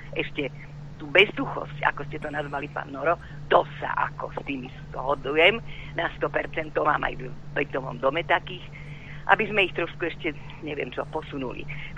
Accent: Bratislava, Bratislava Region, Slovakia; som naozaj Bratislavčanka, rodená, dajme tomu aj po tých rodičoch

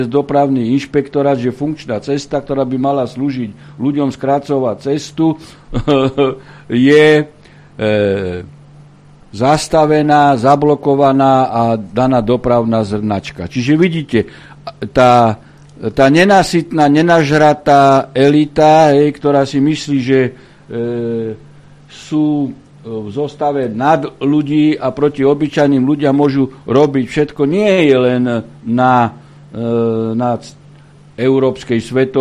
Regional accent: Poprad, Prešov Region, Slovakia; veď som z Popradu, veď som tam 10 rokov pojednával.

